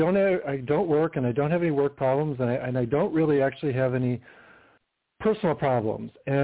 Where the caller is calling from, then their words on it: Palm Springs, California, United States; Greetings. … I'm in Palm Springs, California.